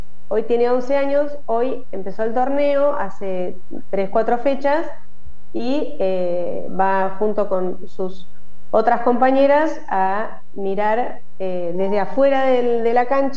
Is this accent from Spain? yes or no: no; Viedma, Río Negro, Argentina; nosotros somos de Viedma, la capital de la provincia de Río Negro